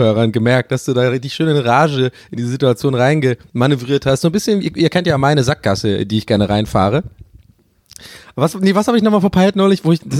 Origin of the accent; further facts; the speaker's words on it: Ireland; ich bin Ire.